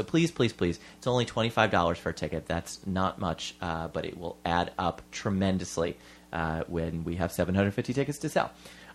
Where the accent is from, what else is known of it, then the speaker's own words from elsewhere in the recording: New Jersey, United States; am from New Jersey.